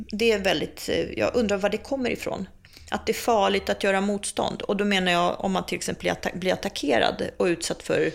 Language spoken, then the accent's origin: Swedish; Prague, Czechia; now in Sweden; Men ju äldre jag blir, desto mer känner jag mig faktiskt hemma i Prag. Jag var ju inte där på väldigt många år, vi fick ju inte åka tillbaka.